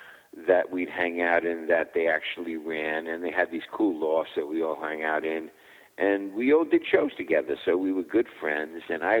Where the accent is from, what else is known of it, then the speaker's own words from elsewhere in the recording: New York, United States; I was a fighter from Hell's Kitchen and an ex-boxer.